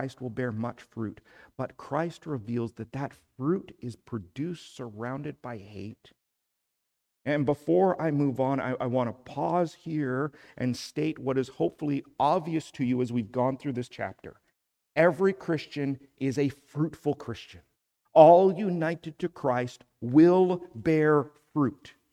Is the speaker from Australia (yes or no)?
no; Canada; We're Canadian. We like to say we live and let live.